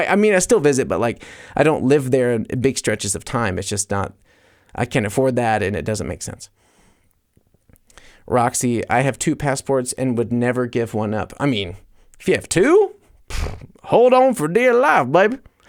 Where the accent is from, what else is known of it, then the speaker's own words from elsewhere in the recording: New Orleans, Louisiana, United States; now in Munich, Germany; Audrey, yes, I am from New Orleans.